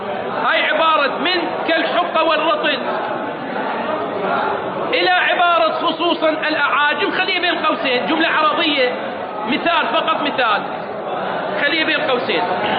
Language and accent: Arabic; Iraq; هذه المصطلحات موجودة عندنا في العراق